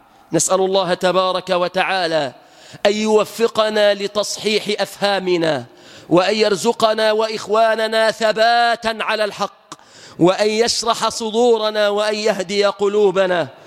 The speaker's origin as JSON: {"language": "Arabic", "country": "Egypt", "said": "بلادنا مصر،"}